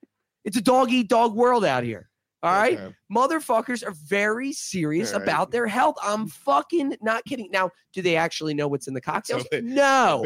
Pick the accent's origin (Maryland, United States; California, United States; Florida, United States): Maryland, United States; I grew up bartending here in Maryland.